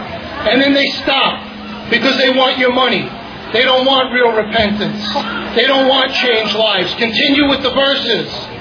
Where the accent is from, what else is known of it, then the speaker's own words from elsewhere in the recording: Coney Island, New York, United States; because I'm from Coney Island.